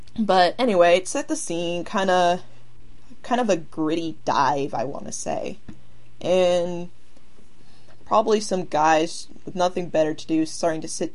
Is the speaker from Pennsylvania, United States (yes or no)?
no; Rhode Island, United States; I don't know, it's a small state. I'm from Rhode Island, for the people who don't get that.